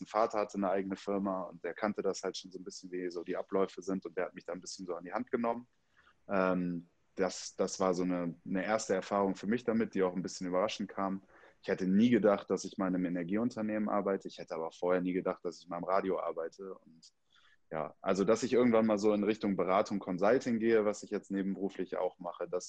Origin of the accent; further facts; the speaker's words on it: Bremen, Germany; now in Hamburg, Germany; in Bremen Partys veranstaltet, wo ich herkomme.